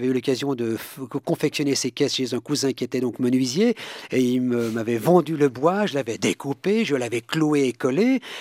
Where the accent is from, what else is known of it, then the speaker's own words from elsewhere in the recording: Switzerland; en tant que Suisse, le bagne, je ne connaissais pas